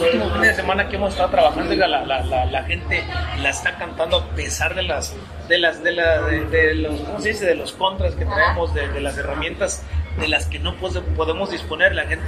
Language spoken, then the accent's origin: Spanish; Tuxtla Gutiérrez, Chiapas, Mexico; El próximo fin de semana vamos a Tuxtla Gutiérrez, al palenque de allá de mi tierra, y ya me quedo en rancho.